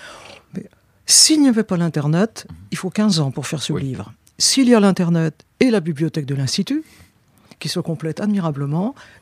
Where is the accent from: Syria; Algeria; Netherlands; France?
France; Savennières, Pays de la Loire; also born or lived in Angers; Je suis né en fait à Angers, mais ça, c'est le problème de clinique, etc. Mais en fait, j'ai vécu à Savenières. Mes parents étaient instituteurs à Savenières.